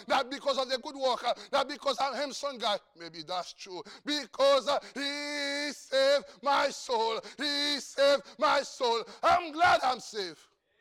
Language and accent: English; Haiti; I'm from Haiti.